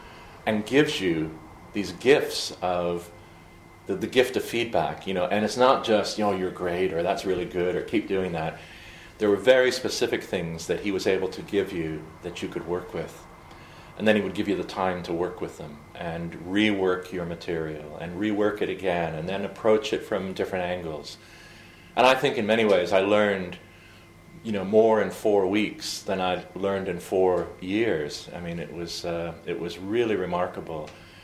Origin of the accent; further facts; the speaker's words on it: Canada; now in United Kingdom; So I'm originally from Canada, but I was also the only storyteller representing Scotland.